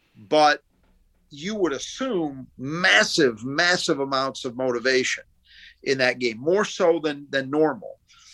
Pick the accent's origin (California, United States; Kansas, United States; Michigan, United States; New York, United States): Michigan, United States; Lansing; because I grew up in the Lansing area